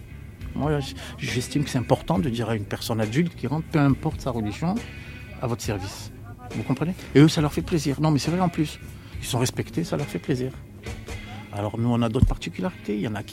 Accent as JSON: {"language": "French", "country": "Algeria", "moved": "yes", "said": "Je suis pied noir, ce qu'on appelle un pied noir. On vient d'Algérie, et puis, pas tout de suite, mais quelques 2-3 ans après, je crois, on s'est installé ici."}